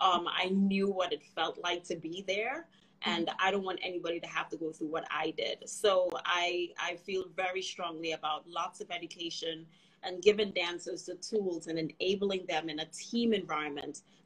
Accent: Trinidad & Tobago; now in United States; Again, I grew up in Trinidad and Tobago

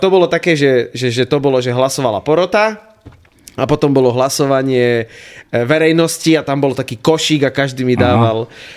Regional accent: Nitra, Nitra Region, Slovakia; ja som bol 16 rokov Klokočína, tam som chodil aj na základku, na Benkovú. A potom neskôr som sa ma zavial vietor na Kalváriu.

